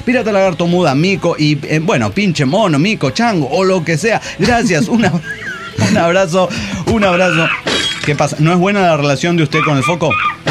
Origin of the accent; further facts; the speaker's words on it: Torreón, Coahuila, Mexico; Soy el inmortal de Torreón, Coahuila, México.